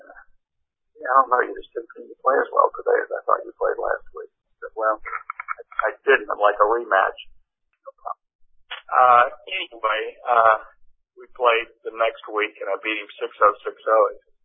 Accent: Alexandria, Louisiana, United States; but I'm really from Alexandria, Louisiana, where right in the middle of the state, about 200 miles northwest of New Orleans.

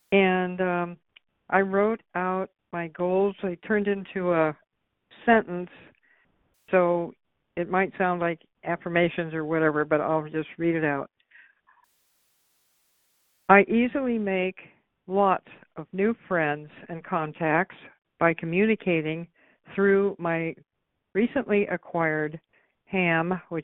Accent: California, United States; I'm from California, South Orange County, halfway in between Disneyland and Mission San Juan Capistrano.

